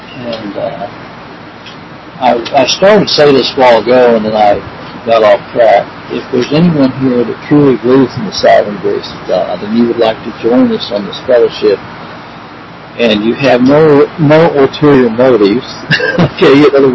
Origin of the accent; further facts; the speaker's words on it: Pineville, Missouri, United States; And I'm from Pineville, Missouri, and they're from Vancouver